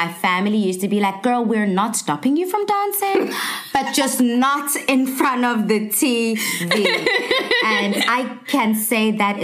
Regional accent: Durban, KwaZulu-Natal, South Africa; So being born and bred in Durban, I was very much exposed to theatre.

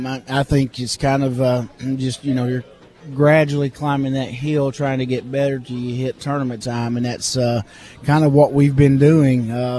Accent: Kentucky, United States; I grew up in Kentucky, which basketball is kind of a way of life

